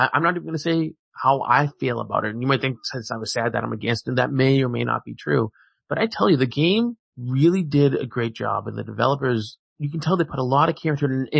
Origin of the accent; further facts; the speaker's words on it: Virginia, United States; born there; I live in the North. I'm going to call it the American Civil War. I was born in Virginia.